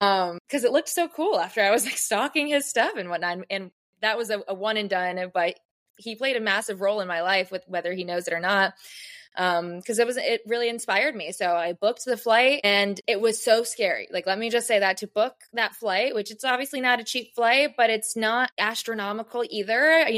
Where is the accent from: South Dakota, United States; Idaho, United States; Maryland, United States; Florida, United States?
Florida, United States; St. Petersburg; I'm back in my hometown and I kind of have that desire to just see what's out there. I do still think I'm going to be planting my roots here in St. Pete